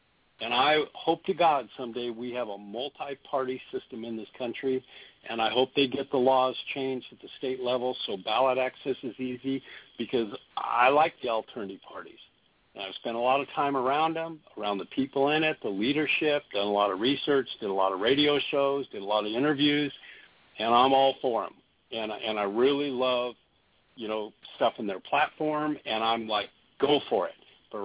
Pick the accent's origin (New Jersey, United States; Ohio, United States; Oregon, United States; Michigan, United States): Oregon, United States; also born or lived in Washington / Alaska; I grew up in Oregon, Washington, and Alaska, okay?